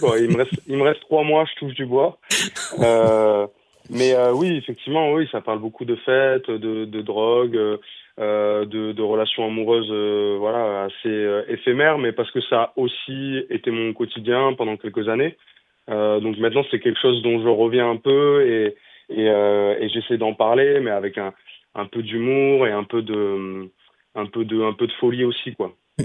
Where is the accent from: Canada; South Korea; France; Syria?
France; first language French; ma langue natale, c'est le français. Je vis en France, je suis français à 4000%.